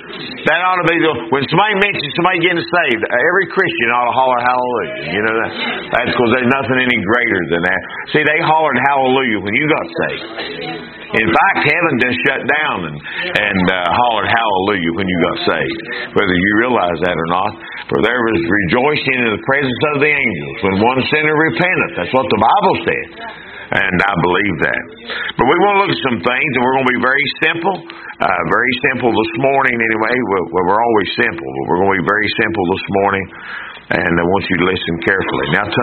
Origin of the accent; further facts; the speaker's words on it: United States; and then I'm glad and thankful that I'm an American.